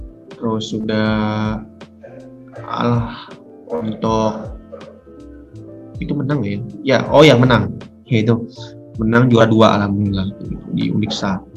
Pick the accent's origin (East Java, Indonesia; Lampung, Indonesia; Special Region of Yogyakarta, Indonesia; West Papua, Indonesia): Lampung, Indonesia; karena aku juga kan dari Sumatera, dari Lampung ya